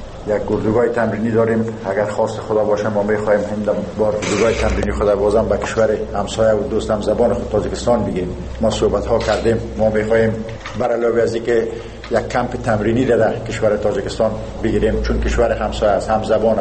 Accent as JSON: {"language": "Persian", "country": "Afghanistan"}